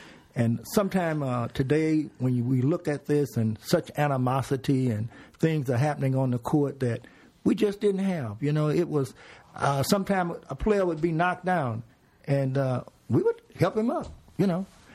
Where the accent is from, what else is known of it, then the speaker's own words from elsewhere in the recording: United States; moved away; I came from the United States, and so we went to grade 12, where here is grade 11, and then you come over to the university.